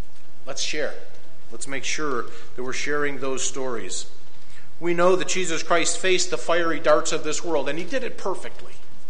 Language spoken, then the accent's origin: English; Buffalo, New York, United States; Well, I'm an East Coaster. I moved up here from Buffalo, New York, you know, so I talk fast, I move fast, and so I need to slow myself down sometimes.